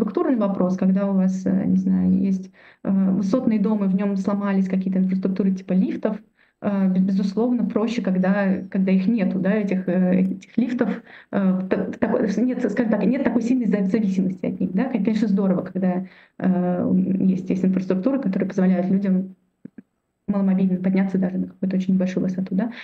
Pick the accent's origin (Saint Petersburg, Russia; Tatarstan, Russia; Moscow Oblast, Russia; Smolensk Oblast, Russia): Saint Petersburg, Russia; Иногда мы петербуржцы, иногда мы не петербуржцы, иногда мы какие-то особенные петербуржцы.